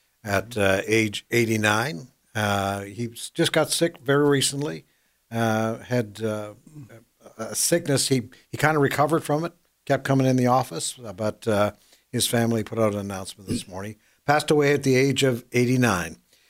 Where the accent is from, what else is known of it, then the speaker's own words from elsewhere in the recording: Canada; now in United States; She knows I'm from Canada.